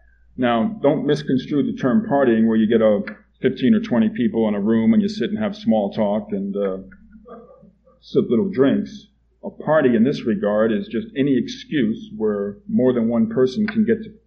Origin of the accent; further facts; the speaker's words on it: New York City, New York, United States; born there; I was born in New York, New York City, about 20 miles from the center of New York City. And I was raised in a Catholic family, you could call it, although they were non-practicing.